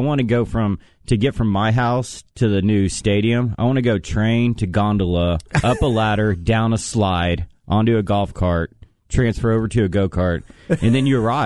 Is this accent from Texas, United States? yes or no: yes; Austin, Texas, United States; I was like, well, that's my hometown, that's my team.